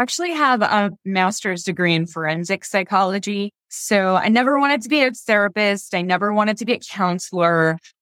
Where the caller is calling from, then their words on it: Las Vegas, Nevada, United States; I am in sunny and on fire Las Vegas.